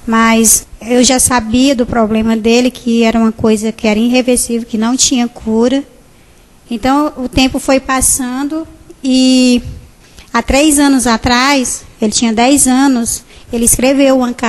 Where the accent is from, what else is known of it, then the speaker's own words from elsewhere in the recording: Pacoti, Ceará, Brazil; sou natural de Pacuti, do maciço de Baturité